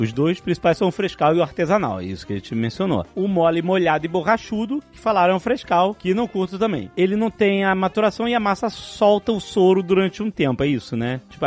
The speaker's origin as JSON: {"language": "Portuguese", "region": "Rio de Janeiro", "country": "Brazil", "said": "E eu sou carioca, cara, é isso."}